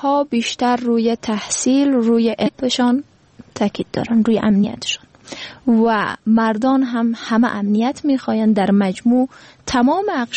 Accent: Afghanistan; ما به عنوان یک فرد، به عنوان یک افغان به ای باور هستم

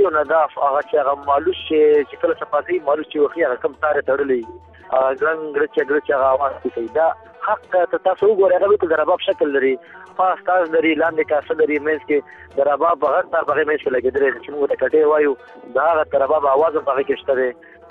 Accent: Baghlan, Afghanistan; now in Kabul, Afghanistan; افغانستان کې زه د بغلان د ولایت یم.

